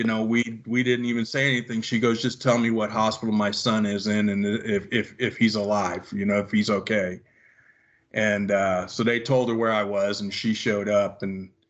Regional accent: New York, United States; I used to be a daredevil when I was a kid because I grew up in the Bronx. So there's not a lot of grass and trees.

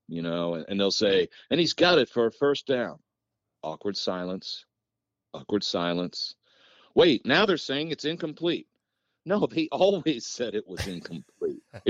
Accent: Washington, United States; I was always a Red Sox fan, but I grew up in Washington.

